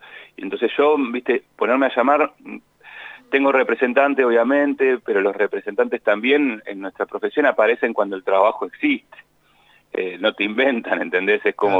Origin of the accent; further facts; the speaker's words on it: La Plata, Buenos Aires Province, Argentina; Yo soy de La Plata, yo nací acá, me crié acá y vivo acá.